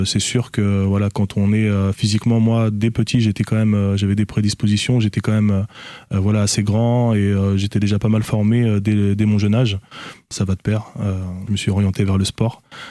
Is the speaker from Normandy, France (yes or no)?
yes; Biéville-Beuville, Normandy, France; also born or lived in Caen; je suis grandi à Biville-Beuville, par contre, juste à côté, avec des parents agriculteurs. Donc, voilà, je suis vraiment imprégné de la terre normande, quoi.